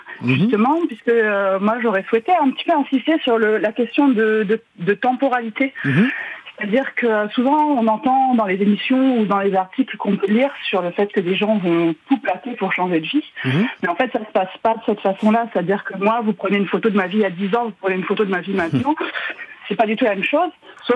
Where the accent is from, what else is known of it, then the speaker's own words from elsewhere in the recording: Nice, Provence-Alpes-Côte d'Azur, France; also born or lived in Brittany; Moi, je suis native de Nice, donc maintenant, je suis au fin fond de la Bretagne, donc je suis une urbaine.